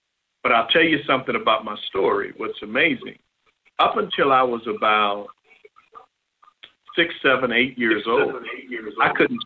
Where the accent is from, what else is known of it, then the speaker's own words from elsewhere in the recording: Louisiana, United States; And I'm from South Louisiana.